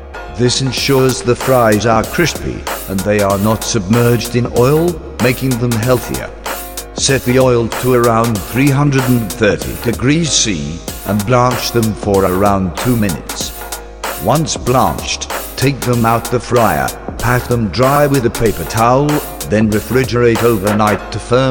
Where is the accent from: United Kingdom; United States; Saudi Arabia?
United Kingdom; I'm British, and I'd figured this would be the best use of 6 minutes